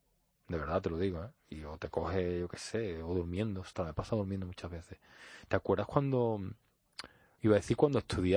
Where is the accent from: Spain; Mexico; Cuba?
Spain; San Juan de Aznalfarache, Andalusia; pues el 25 de junio estoy en San Juan de Alnafarache, mi tierra, en Sevilla.